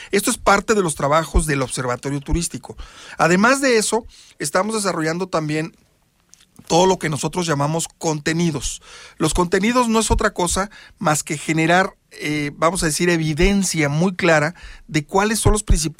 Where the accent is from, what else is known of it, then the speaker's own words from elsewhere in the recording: Querétaro, Mexico; Los principales promotores de Querétaro somos los queretanos.